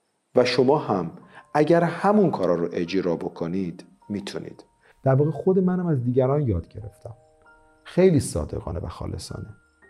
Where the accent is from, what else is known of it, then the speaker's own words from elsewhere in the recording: Iran; من میدیدم بچهای کشور من خیلی تو لایو من میگن آخه ما تو ایرانیم. گفتم من با این اصول از ایران به بهترین شرایط رسیدم.